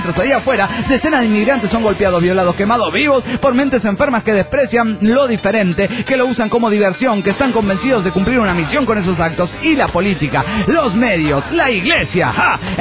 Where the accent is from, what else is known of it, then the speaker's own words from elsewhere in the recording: Barcelona, Catalonia, Spain; ¡Hola, soy el culé de Barcelona, España!